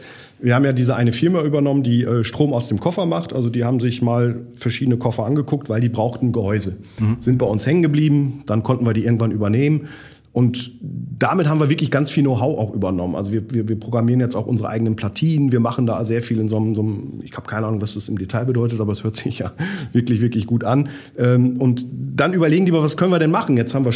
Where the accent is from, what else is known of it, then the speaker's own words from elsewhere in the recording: Germany; accent: German; Ich war eigentlich da, um mit meinem charmanten deutschen Akzent die Produkte so ein bisschen zu präsentieren.